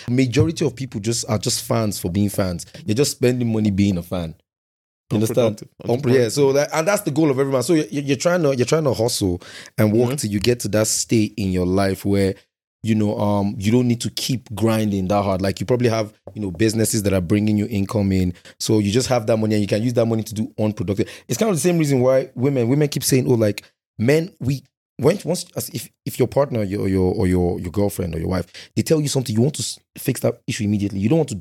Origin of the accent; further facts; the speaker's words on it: Lagos, Nigeria; Yeah, so I grew up in Lagos.